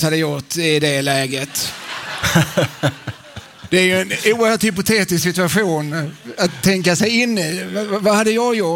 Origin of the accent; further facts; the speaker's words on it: Lund, Skåne, Sweden; när jag växte upp här i Lund, jag sen flyttade jag till Eslöv visserligen, men det var fortfarande ganska nära att åka hit